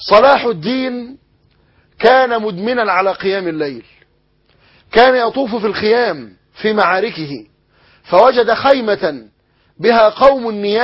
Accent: Egypt

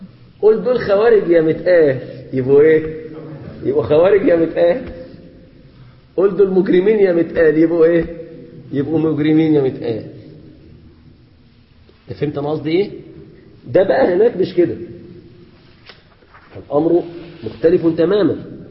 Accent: Egypt; عندنا في مصر العمل عبادة

